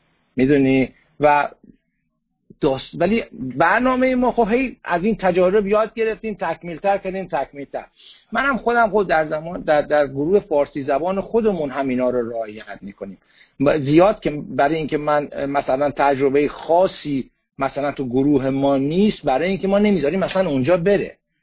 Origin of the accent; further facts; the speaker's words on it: Iran; ما ایرانی هستیم، اونا امریکایی هن